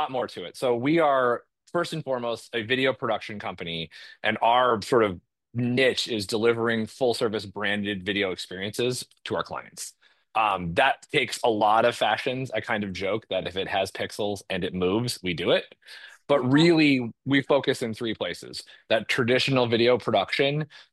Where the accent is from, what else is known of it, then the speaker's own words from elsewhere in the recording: Montana, United States; also born or lived in Florida; now in Michigan, United States; Yeah, I grew up in Montana. I'm in Michigan. I've lived in Florida, but I'm born and raised Montanan, which is really funny and great and wonderful.